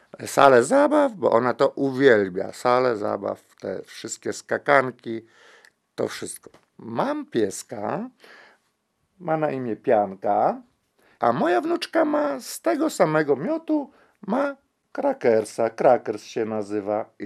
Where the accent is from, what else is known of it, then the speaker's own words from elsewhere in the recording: Gdańsk, Pomeranian Voivodeship, Poland; ja jestem z Gdańska.